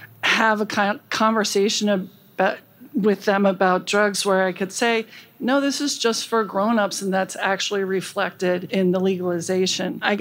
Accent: Philadelphia, Pennsylvania, United States; from Philly.

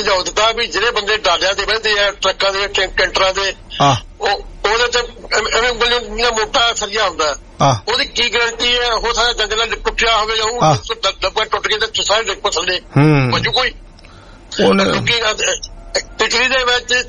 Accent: Malla, Punjab, India; ਪਹਿਲਾਂ ਗਾਣਾ ਸਾਡੇ ਪਿੰਡ ਮੱਲਾ ਆ, ਉੱਥੇ ਗਾਇਆ ਸੀ

